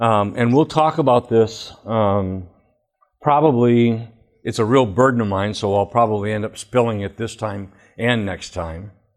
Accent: Flint, Michigan, United States; I went all 12 years through public education. I lived in Flint. I was 20 minutes from Adelphian

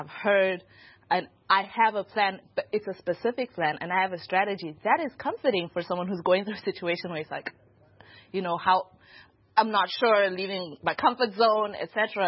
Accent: Zimbabwe; I'm from Zimbabwe.

